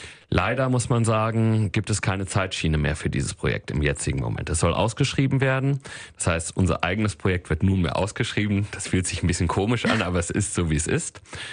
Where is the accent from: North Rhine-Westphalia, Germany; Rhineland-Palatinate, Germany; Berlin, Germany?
North Rhine-Westphalia, Germany; Wuppertal; born there; also born or lived in Hamburg; Absolut, ich bin 1982 hier in Wuppertal geboren, in der Landesfrauenklinik, wie viele andere Wuppertaler auch. Und ich liebe diese Stadt. Ich habe in Hamburg studiert, kam aus Hamburg wieder